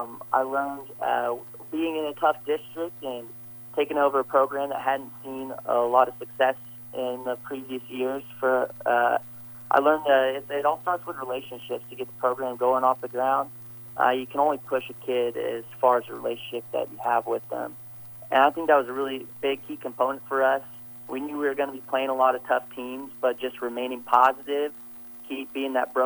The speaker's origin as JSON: {"language": "English", "region": "Kansas", "country": "United States", "tie": "born or raised there", "said": "Well, growing up in Riley County, I used to spend a lot of time in this area going to some of the track meets"}